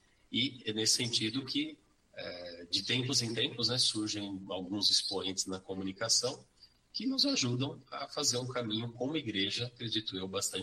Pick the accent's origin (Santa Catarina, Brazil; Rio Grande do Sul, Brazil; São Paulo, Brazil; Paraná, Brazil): São Paulo, Brazil; Eu mesmo cresci, eu sou natural de São Paulo, capital, e cresci com a minha mãe ouvindo os cassetes